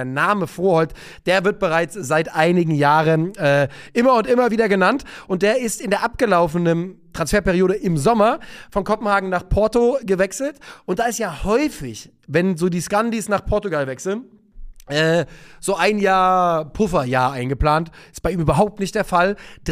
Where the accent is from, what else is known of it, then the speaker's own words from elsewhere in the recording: West Germany, Germany; mit wir nehme ich mich jetzt mal als Wessi einfach mit rein.